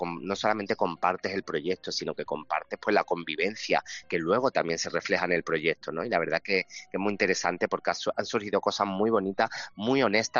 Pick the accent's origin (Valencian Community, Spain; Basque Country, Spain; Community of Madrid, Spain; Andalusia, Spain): Andalusia, Spain; Granada; y luego aterrizamos por Granada, por mi tierra